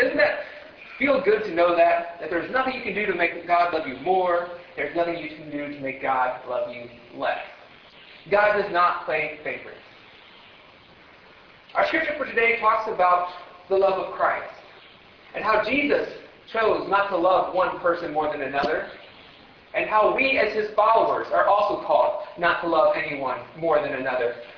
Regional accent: Ohio, United States; I graduated from Ohio State University. I grew up in Ohio. I love my Buckeyes.

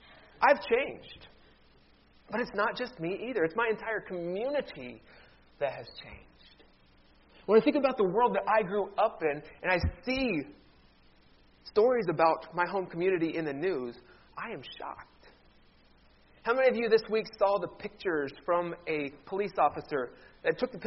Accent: Ohio, United States; especially I'm originally from Ohio, when I go home and I see people in my home community that I haven't seen for a while

